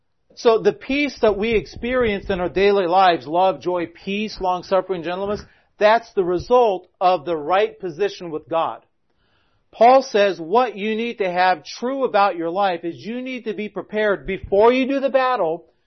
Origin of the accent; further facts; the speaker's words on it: Washington, United States; Well, I'm from Washington State. I had never heard of Franconia Notch